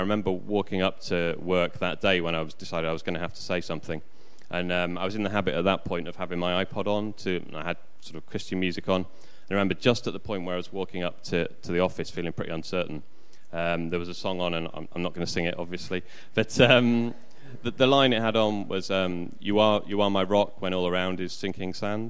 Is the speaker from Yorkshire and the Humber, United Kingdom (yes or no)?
yes; Leeds, Yorkshire and the Humber, United Kingdom; I'm from Leeds, important thing to get in there, and live around the corner, been at Belmont for about 2.5 years.